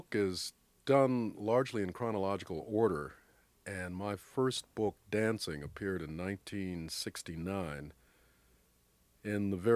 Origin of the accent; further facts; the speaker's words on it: United States; I'm from the States, and I'm from a place that produced wonderful James Baldwin and Richard Wright and … jazz and all